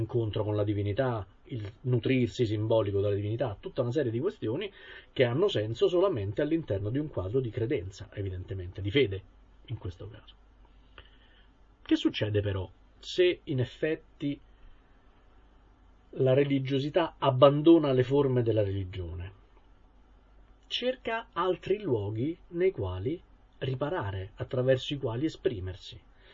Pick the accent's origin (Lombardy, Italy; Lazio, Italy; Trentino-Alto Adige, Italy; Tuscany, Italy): Lazio, Italy; Rome; Io, essendo romano